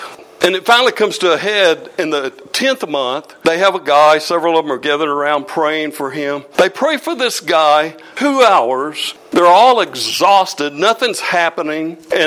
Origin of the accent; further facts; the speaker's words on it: Texas, United States; You know, I grew up in the Panhandle of Texas, and boy, when the thunderstorms come, you look out of the cloud